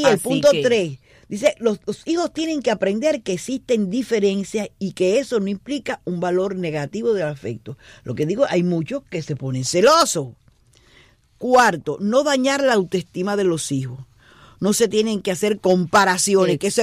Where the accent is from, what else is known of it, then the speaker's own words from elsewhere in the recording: Cuba; las madres cubanas somos metidas en todo.